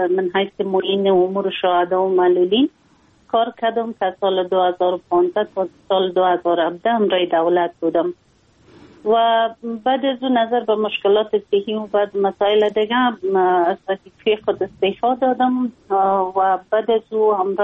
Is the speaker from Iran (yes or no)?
no; Afghanistan; ما یک خانم مسلمان هستم، از افغانستان هستم